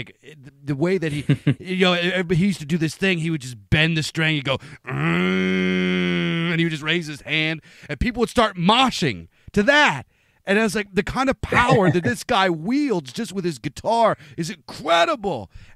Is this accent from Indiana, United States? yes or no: no; Pennsylvania, United States; growing up in Pennsylvania, everybody either listened to heavy metal, rock, polka, or country.